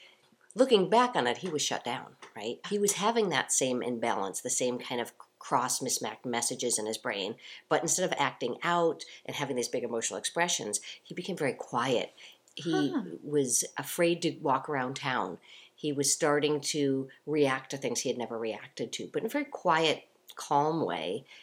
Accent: Chicago, Illinois, United States; accent: Chicago; my Chicago accent messing up a lot of words

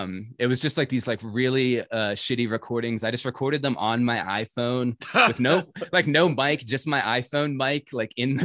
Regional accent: Pennsylvania, United States; now in Pittsburgh, United States; So we're all currently living in Pittsburgh, although I'm from Katanning, which is about an hour north of Pittsburgh.

